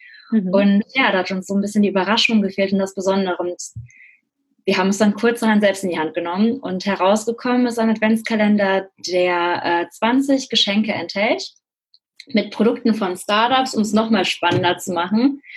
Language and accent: German; Cologne, North Rhine-Westphalia, Germany; ich komme aus Köln, er aus Münster, wir wohnen beide jetzt in Köln